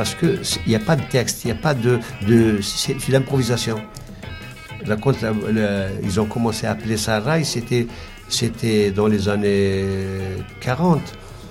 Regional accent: Algeria; Même chez nous, en Algérie

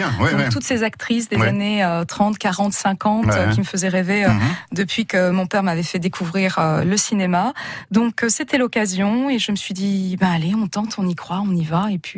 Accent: Hauts-de-France, France; moi je suis picarde à la base, il n'y a toujours rien.

